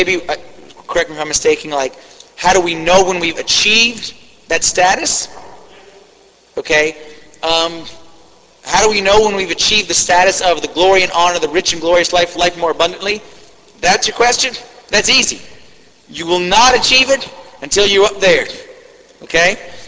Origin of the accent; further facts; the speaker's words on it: Washington, District of Columbia, United States; Even though I'm from Washington, D.C. Yes. In Washington, they train us how to slide out of questions.